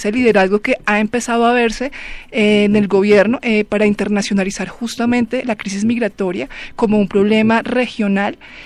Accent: Colombia; a nosotros como colombianos que estamos recibiendo gran parte de este fenómeno

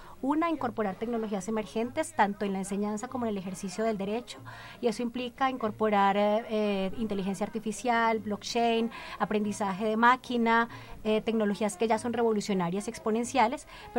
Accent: Colombia; como colombianos tenemos una gran responsabilidad en este tema de las tecnologías emergentes

